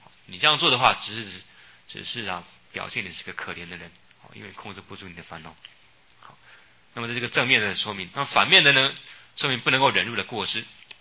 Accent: China; 你看我们中国人是母系社会

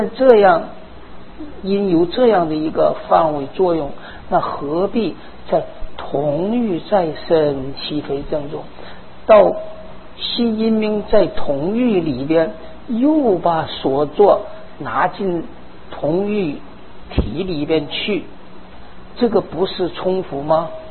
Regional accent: China; 我小的时候在大陆上

